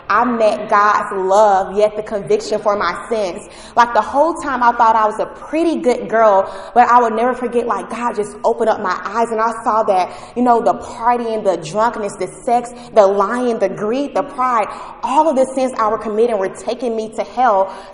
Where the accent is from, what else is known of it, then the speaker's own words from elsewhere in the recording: Atlanta, Georgia, United States; I'm from Atlanta, Georgia.